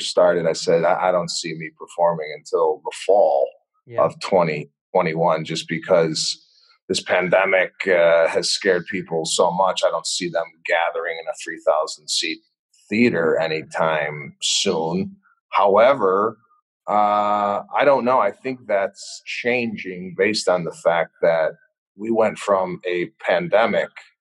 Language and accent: English; Arlington Heights, Illinois, United States; Yeah, I grew up in Arlington Heights.